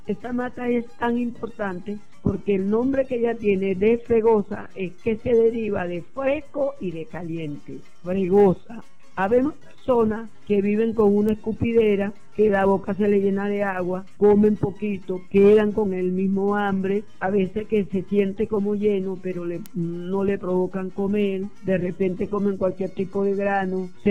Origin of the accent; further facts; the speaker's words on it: Campoma, Sucre, Venezuela; born there; Yo nací en Campoma, Estado Sucre.